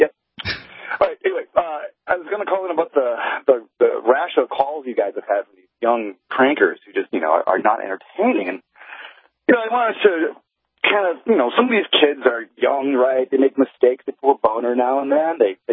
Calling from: Montana, United States; from Montana.

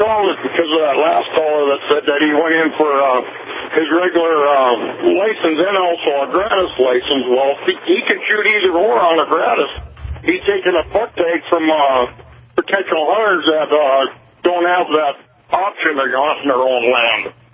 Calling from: Benedict, United States; Benedict.

